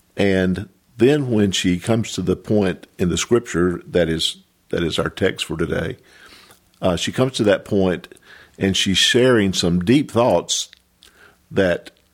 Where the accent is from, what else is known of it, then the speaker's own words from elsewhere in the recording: North Carolina, United States; I'm from Western North Carolina, been in ministry now a little over 47 years